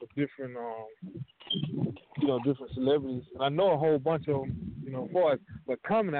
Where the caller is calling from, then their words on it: Georgia, United States; I'm calling from Georgia.